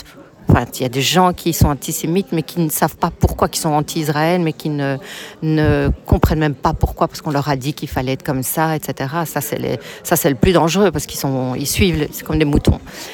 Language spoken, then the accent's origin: French; Belgium; born there; Je suis née en Belgique